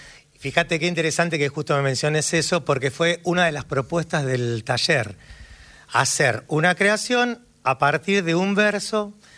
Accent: Buenos Aires, Argentina; El tango llega, todos los que somos porteños lo tenemos en el ADN

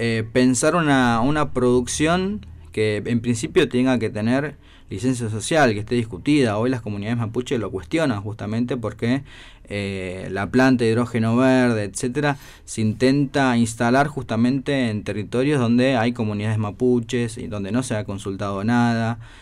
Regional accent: Cipolletti, Río Negro, Argentina; en mi caso, yo que vengo de Cipolletti, la ruta 22 sin terminar

